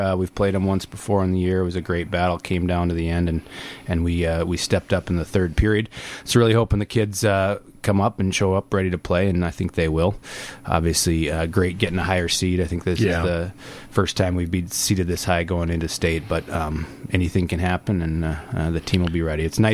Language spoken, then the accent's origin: English; Grand Forks, North Dakota, United States; Yeah, I grew up in Grand Forks, North Dakota. Sure. Kind of mandatory there if you played all through high school.